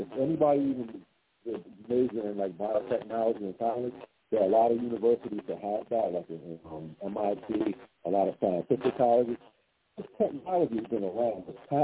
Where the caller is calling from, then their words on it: New Jersey, United States; I'm calling from the South Jersey area, like close to the shore around, like, I want to say Atlanta County, New Jersey, near the shoreline of Atlantic City.